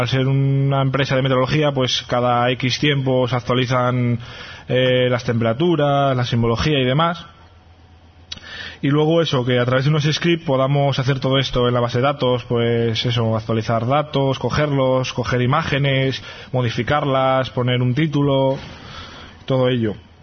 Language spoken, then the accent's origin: Spanish; Alicante, Valencian Community, Spain; born there; also born or lived in Asturias; now in Madrid, Spain; Nací en Alicante, viví en Asturias, ahora vivo en Madrid desde más o menos un año